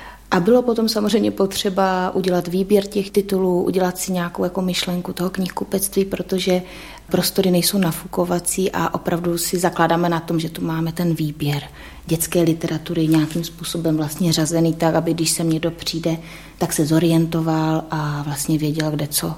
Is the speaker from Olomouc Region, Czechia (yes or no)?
yes; Olomouc, Olomouc Region, Czechia; chtěli jsme se nějakým způsobem usadit, máme rodinu, jsme založili a tak ta Olomouc mi přišla taková absolutně přívětivá k tomu.